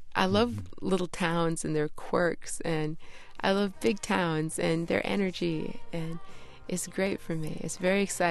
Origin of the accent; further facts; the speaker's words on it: St. Paul, Minnesota, United States; born there; I was born in St. Paul, and I moved around a lot as a kid. But Minnesota has a huge melting pot of music.